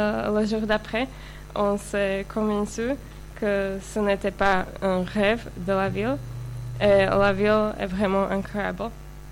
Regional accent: Slovakia; de Slovaquie.

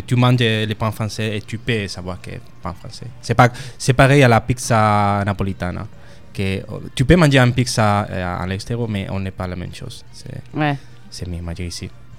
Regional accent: the south, Spain; French is a second language; now in France; Parce que je viens du sud de l'Espagne et là-bas, il n'y a pas beaucoup.

